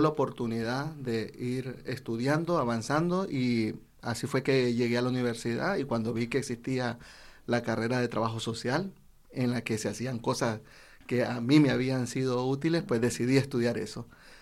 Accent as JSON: {"language": "Spanish", "country": "Nicaragua", "moved": "yes", "lives_now": "Spain", "said": "Bueno, soy nicaragüense y en mi país vengo también de una familia muy humilde."}